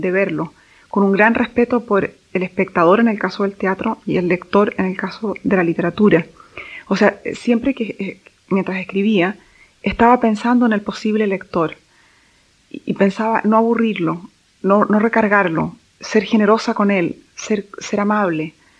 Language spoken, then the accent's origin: Spanish; Chile; moved away as an adult; also born or lived in Venezuela; hasta que salí de Chile por razones personales. Y me encontré en Venezuela